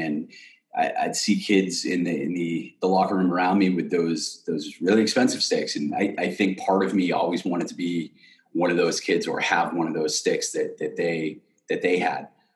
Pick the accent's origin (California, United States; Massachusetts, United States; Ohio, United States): Massachusetts, United States; Marion; So I grew up in Marion, Massachusetts, about an hour south of Boston. And it's a hockey area.